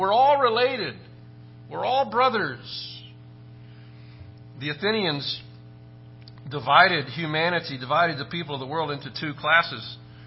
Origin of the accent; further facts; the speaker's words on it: Nacogdoches, Texas, United States; born there; This is why I was born in 1961 in Nacogdoches, Texas.